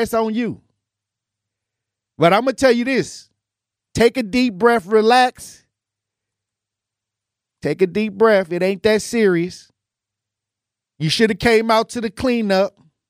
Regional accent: Wisconsin, United States; No, I came from the block. We came from North Division. Like, you know, we went to North Division when North Division was considered one of the worst high schools in the state of Wisconsin.

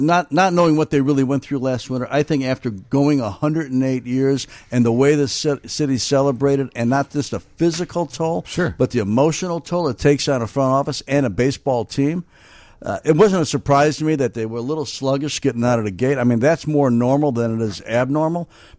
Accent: Chicago, Illinois, United States; Didn't know I was from Chicago.

